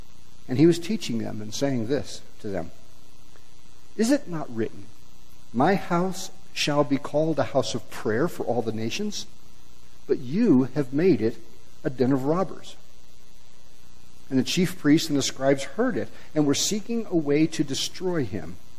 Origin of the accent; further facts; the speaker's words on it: Illinois, United States; also born or lived in Wisconsin; I grew up in Illinois. I spent 10 years in northern Wisconsin.